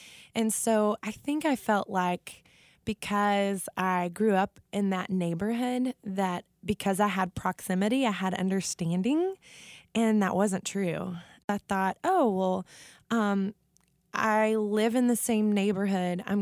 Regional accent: Longview, Texas, United States; So I grew up in East Texas, a town called Longview, so kind of a mid-sized town, very much with the heart of a deep South sort of town.

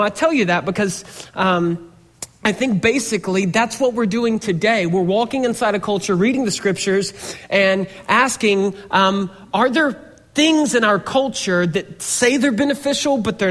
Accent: Harlem, Georgia, United States; And while I'm from Harlem, Georgia, I see the value of going to the dump.

